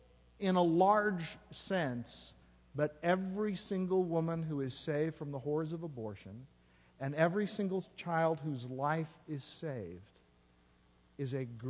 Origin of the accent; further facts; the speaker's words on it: Oregon, United States; not only in my home state of Oregon, but in Minnesota and all over the place.